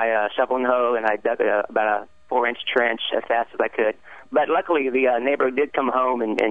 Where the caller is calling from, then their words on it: Waco, Texas, United States; Just fine. And I'm from Waco, Texas.